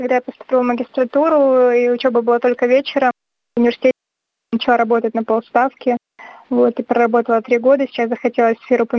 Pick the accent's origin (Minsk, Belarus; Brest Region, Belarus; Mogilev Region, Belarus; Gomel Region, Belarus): Brest Region, Belarus; Baranavichy; moved away as an adult; now in Russia; Я родилась в Бараничах, в Брестской области. Вот 20 лет там жила, ничего не зная о России. Потом несколько раз побывала здесь на некоторых конференциях и уже переехала в 2018 году, то есть 3 года я здесь.